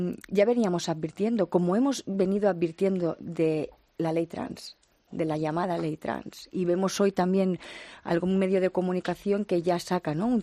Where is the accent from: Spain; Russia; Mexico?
Spain; Balearic Islands; yo vengo de Baleares, ¿no?